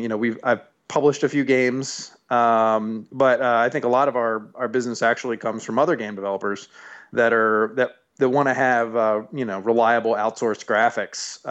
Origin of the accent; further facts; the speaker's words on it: Baltimore, Maryland, United States; Sure. Well, I'm from Baltimore. My family's from Baltimore